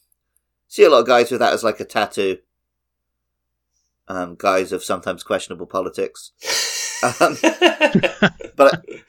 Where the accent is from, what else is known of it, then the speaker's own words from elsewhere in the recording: England, United Kingdom; as the Englishman, they never scared me.